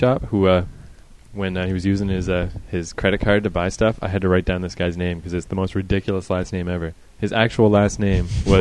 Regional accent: Fredericton, New Brunswick, Canada; Because back in my hometown, Fredericton, there was like one place, kind

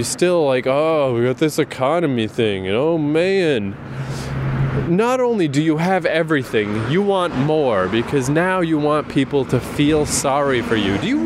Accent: Canada; I'm gonna say I'm sorry because I'm Canadian.

